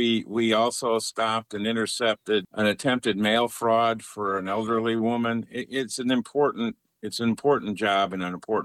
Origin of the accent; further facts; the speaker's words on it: Richland, United States; I wanted to be postmaster of my hometown, Richland.